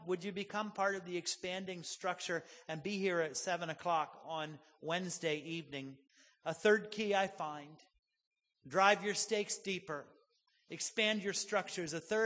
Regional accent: Midwest, United States; When my wife and I moved here in 1996, we came from the Midwest

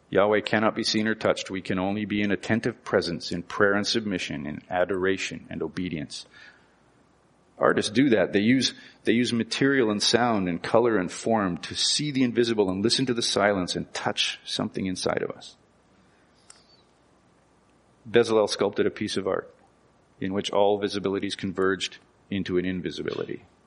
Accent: Manitoba, Canada; I am from Ukrainian country. Yay, St. Rose, by the way, which is close to Ukrainian country.

